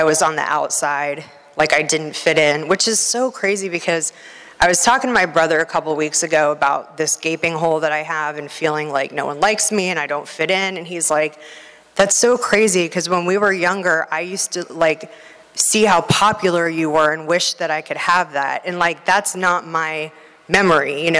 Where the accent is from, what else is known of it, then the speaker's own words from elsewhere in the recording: Florida, United States; You know, I'm from Pinellas County, came from a great family, always felt a gaping hole in myself.